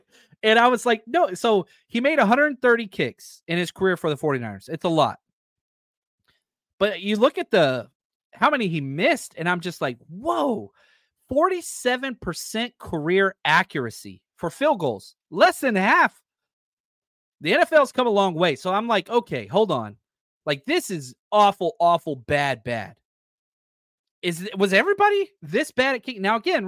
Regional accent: Dallas, Texas, United States; Next year, I grew up in Dallas. My whole family's Cowboys fans.

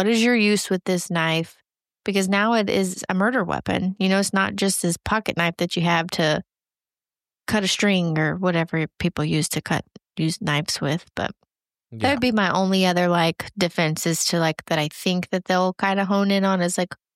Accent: the South, United States; I'm a Southerner.

